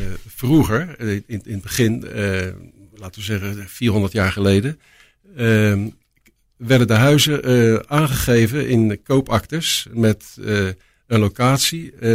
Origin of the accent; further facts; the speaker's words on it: Delft, South Holland, Netherlands; Maar ik kom van het Achterom, daar ben ik geboren en getogen. Daar hebben mijn grootouders, overgrootouders gewoond.